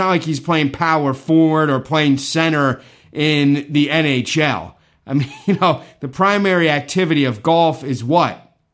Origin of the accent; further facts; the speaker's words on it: United States; I'm still proud to say that I'm American, still proud to come from this country.